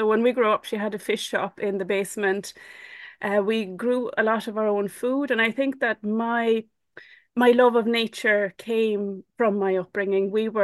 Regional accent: Sweden; now in Cork, Ireland; to come from a little island in Sweden and ending up in little island in Ireland. So for me, growing up was idyllic. I don't think that we can use any other word for it. Very, very small island off the west coast of Sweden. No cars.

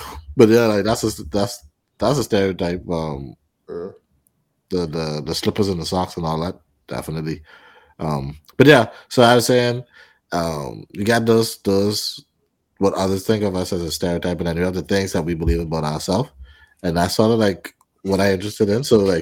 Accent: Bahamas; Like, I'm from the Bahamas, bro.

